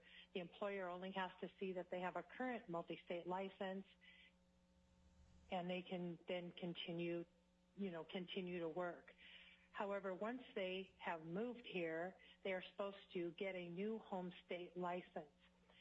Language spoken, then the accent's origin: English; Montana, United States; I am from Montana, and I am representing the Montana Nurses Association.